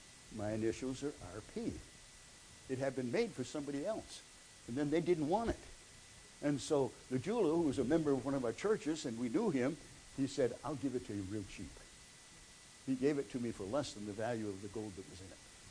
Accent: New Hampshire, United States; born there; I was born in New Hampshire.

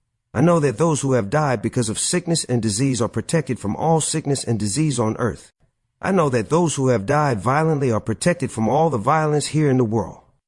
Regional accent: Mississippi, United States; I'm from Mississippi. I'm up here doing my music

